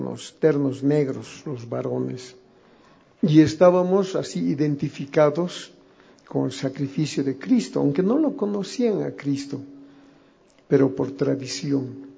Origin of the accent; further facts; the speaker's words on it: Tarija, Bolivia; yo nací en Tarija, y en Tarija es una tierra muy tradicionalista, aún todavía.